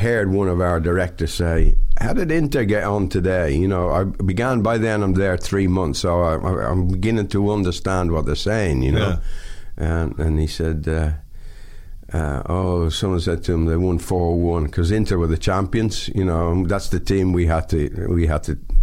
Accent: Ireland; And, you know, I don't do heat. Being Irish, white skin, I don't do the heat very well.

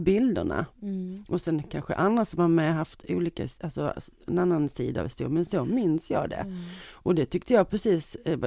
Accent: Helsingborg, Skåne, Sweden; jag växte också upp i Helsingborg. Mm. Och jag minns, jag växte upp på Söder, som man kallar det för. Och då gick jag Gustav Adolfskolan.

